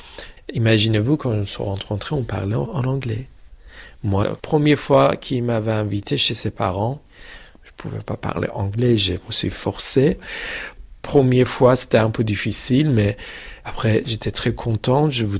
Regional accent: Tehran, Tehran Province, Iran; Je suis né à Téhéran, je suis grandi à Téhéran, je suis iranien totalement.

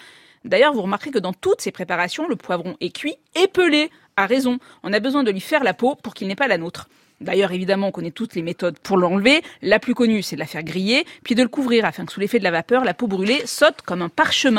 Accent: Provence-Alpes-Côte d'Azur, France; Moi, je peux enfin le dire, je suis provençale et je n'aime pas le melon.

